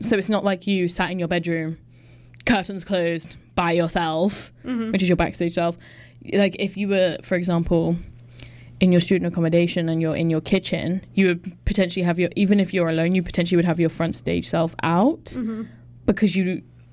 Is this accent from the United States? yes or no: no; Canada; I'm technically Canadian.